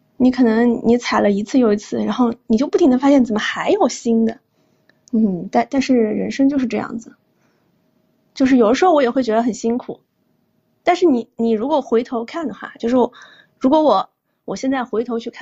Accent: China; born there; 我不仅是女性，我还出生在中国，然后我在中国我也没有出生在北京、上海。

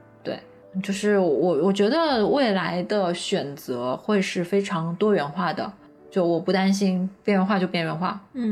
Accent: Nanjing, Jiangsu, China; 我们当时想说要不要在南京我的家乡开一个这个加盟店啊什么之类的

